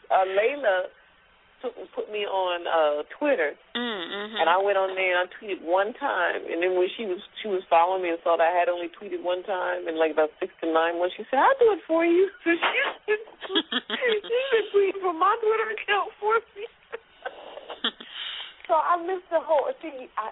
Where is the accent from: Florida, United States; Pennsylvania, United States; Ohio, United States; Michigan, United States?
Pennsylvania, United States; born there; I was born in Pennsylvania.